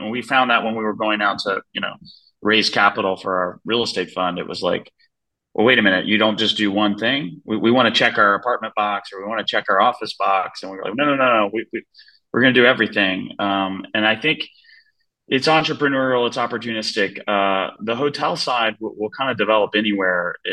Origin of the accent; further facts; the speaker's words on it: Charleston, South Carolina, United States; now in New York, United States; I'm from Charleston, South Carolina. Been living in New York for the last 14 years, and come from a real estate development family.